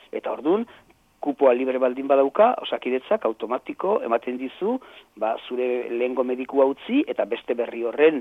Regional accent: Basque Country, Spain; nik euskalduna naiz. Eta nik euskara nerea dut

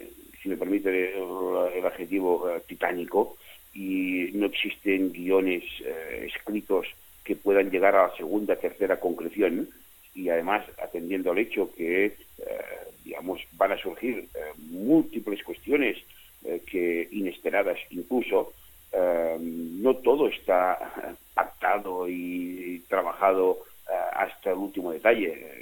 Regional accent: Cornellà de Llobregat, Catalonia, Spain; llegué de Madrid justo para poder asistir a la concentración que había delante del Ayuntamiento de Cornellà de Llobregat, que es mi población, mi pueblo.

